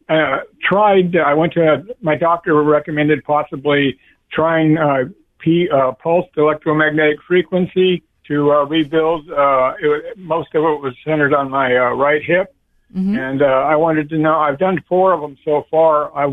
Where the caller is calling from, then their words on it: Santa Cruz, California, United States; I'm calling from Santa Cruz.